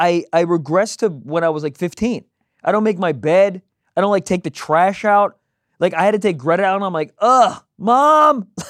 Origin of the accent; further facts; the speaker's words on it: United States; I'm an adult. I'm an American. I pay taxes.